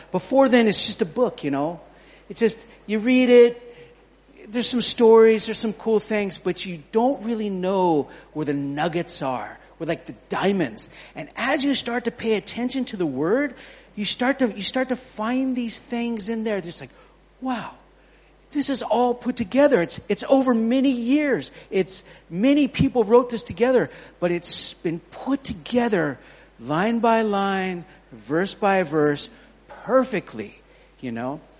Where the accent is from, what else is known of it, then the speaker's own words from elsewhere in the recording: New Mexico, United States; also born or lived in Colorado / Siberia, Russia; now in Bangkok, Thailand; I'm actually from New Mexico in the U.S., and we've been in Bangkok for about 10 years. So I still don't speak Thai because I'm old and it's getting difficult.